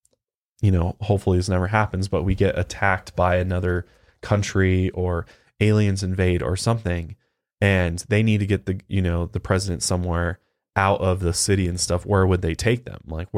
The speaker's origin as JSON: {"language": "English", "region": "Tornado Alley", "country": "United States", "tie": "born or raised there", "said": "yeah, I grew up in Tornado Alley, and like I know what that's like."}